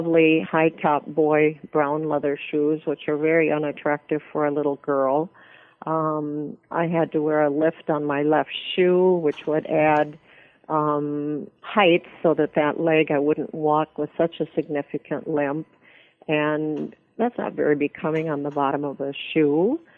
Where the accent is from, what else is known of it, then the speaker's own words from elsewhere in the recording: Corning, New York, United States; when I grew up in the Corning area, there were many, many families that were young like my folks and probably had one or two children.